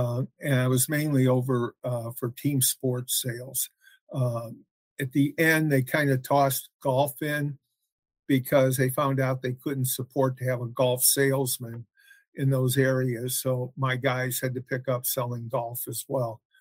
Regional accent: Illinois, United States; now in Louisville, United States; So I actually came to Kentucky because it was the closest still to my hometown outside of Chicago. So I could make it back there for good pizza on the weekends because they don't have any in Louisville.

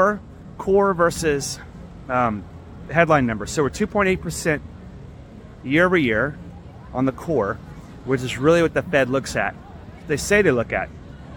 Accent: Garland, Texas, United States; I'm trying to give my kids a better life than I had growing up in Garland, Texas, which if you don't know where that is, north of Dallas

